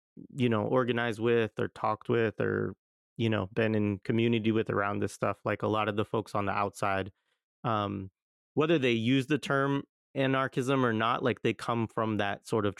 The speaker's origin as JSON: {"language": "English", "region": "Oregon", "country": "United States", "tie": "born or raised there", "said": "And I think about that a lot because I grew up in Southern Oregon, right? And like, the, you know, like the opioid epidemic, meth, like all that shit, like hit that area hard."}